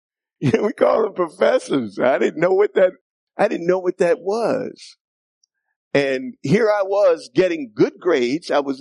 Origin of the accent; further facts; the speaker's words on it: New York City, New York, United States; I grew up in New York City and in the Bronx.